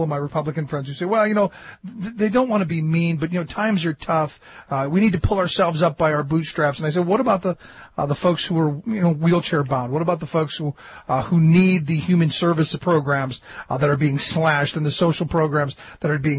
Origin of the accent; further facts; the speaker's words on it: Cleveland, Ohio, United States; now in Pennsylvania; where I grew up in Cleveland, trash pickup was something that was done by the city. It was in your taxes. I moved to Pennsylvania.